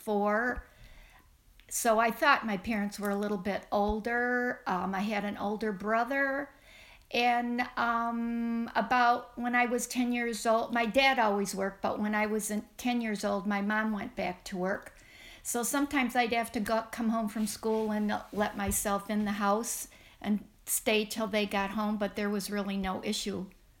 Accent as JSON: {"language": "English", "town": "Detroit", "region": "Michigan", "country": "United States", "tie": "born or raised there", "said": "I grew up in Detroit, kind of on the outer fringe. It was very nice. I went to a neighborhood school that I could walk to."}